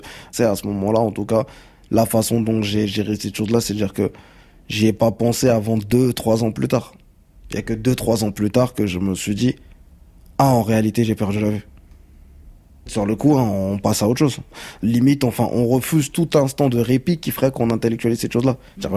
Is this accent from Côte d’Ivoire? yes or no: yes; Côte d’Ivoire; born there; Moi, je suis né en Côte d'Ivoire en 1997.